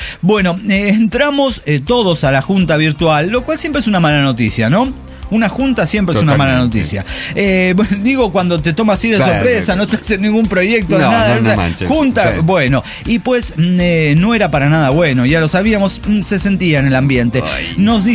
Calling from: Santa Rosa, La Pampa, Argentina; de Santa Rosa, La Pampa, Argentina.

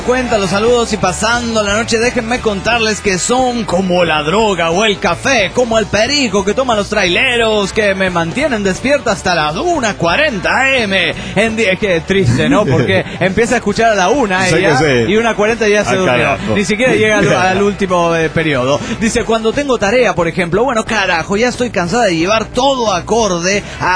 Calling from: Tandil, Buenos Aires Province, Argentina; Argentina.

